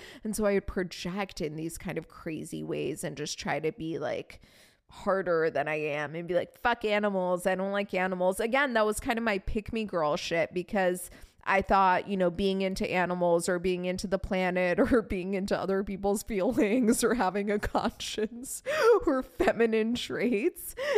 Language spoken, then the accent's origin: English; Iran; I'm Persian. We're from the Caspian Sea. I grew up eating the best caviar out there, okay?